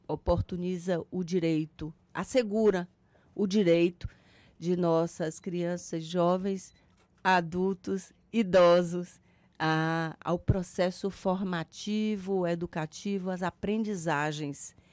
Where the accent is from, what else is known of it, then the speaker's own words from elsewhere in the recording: Itabuna, Bahia, Brazil; Amanhã, nós estaremos em grande festa em Itabuna, minha terra natal